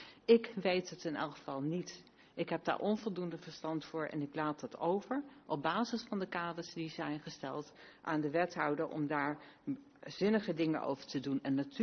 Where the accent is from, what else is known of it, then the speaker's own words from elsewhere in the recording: Groningen, Netherlands; born there; now in Hilversum, Netherlands; Als Groningse van geboorte, nog niet zo lang wonende in Hilversum, verbaast me dat.